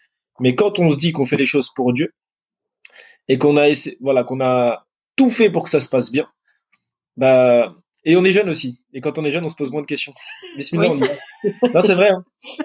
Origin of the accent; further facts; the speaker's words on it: France; moi, je suis français, j'ai toujours vécu en France